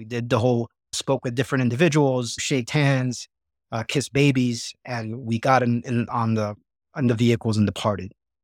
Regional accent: Puerto Rico; I saw more of Puerto Rico during my 40 days there than 18, 19 years growing up in Puerto Rico, right?

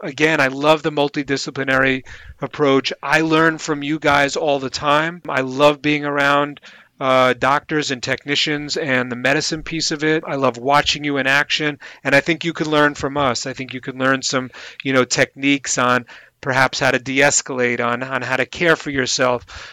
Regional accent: New York, United States; And of course, I'm from New York.

